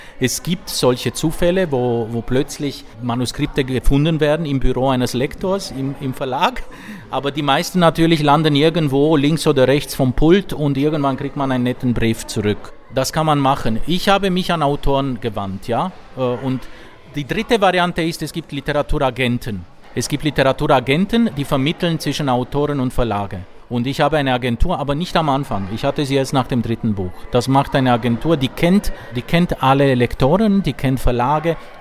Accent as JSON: {"language": "German", "country": "Romania", "tie": "born or raised there", "second_language": "German", "moved": "yes", "lives_now": "Switzerland", "said": "Es gab in den 70ern, als ich eben meine Kindheit hatte in Rumänien, es gab noch Bücher."}